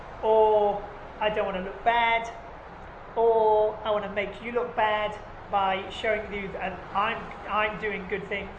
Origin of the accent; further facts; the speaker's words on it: England, United Kingdom; We're English, so you make each other cups of tea in England.